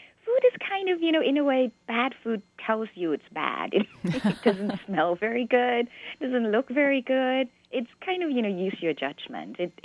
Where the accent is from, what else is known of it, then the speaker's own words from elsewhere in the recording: Bangkok, Thailand; now in California, United States; I grew up in Bangkok, and I went to school in some other places, and I end up, you know, living in California.